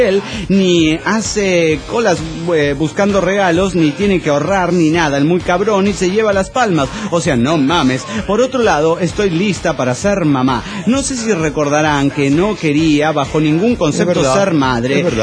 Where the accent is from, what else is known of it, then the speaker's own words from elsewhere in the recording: Cochabamba, Bolivia; de Cochabamba, Bolivia.